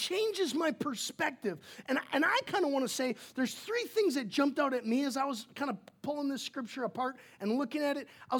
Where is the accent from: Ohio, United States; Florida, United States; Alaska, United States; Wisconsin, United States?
Wisconsin, United States; I grew up in Wisconsin, and so we actually heated our house with wood.